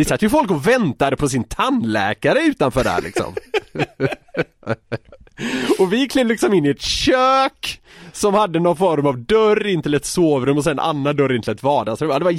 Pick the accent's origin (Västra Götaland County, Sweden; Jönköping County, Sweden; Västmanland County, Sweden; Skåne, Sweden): Västra Götaland County, Sweden; Gothenburg; skulle jag åka ner till Göteborg en helg där jag är ifrån